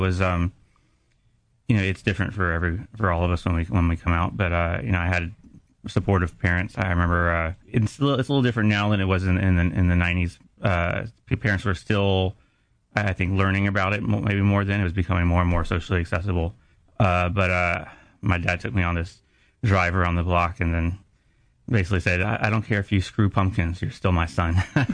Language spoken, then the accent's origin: English; Lafayette, Louisiana, United States; also born or lived in Monroe, United States; So I was born in Monroe, Louisiana, which is in the north part of Louisiana. And then my mom decided to get her PhD, so we moved down to Lafayette, which is the heart of Cajun country, I guess.